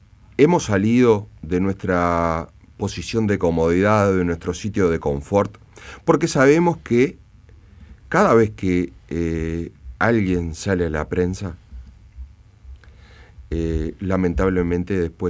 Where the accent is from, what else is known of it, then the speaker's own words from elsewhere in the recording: Montevideo, Uruguay; Yo nací, estudié y me crié en Piedras Blancas. Un barrio hoy zona roja.